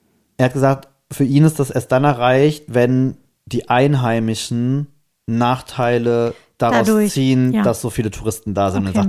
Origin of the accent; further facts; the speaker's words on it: Germany; Also man ist ja als Deutscher, was das Bahnreisen angeht, immer so ein bisschen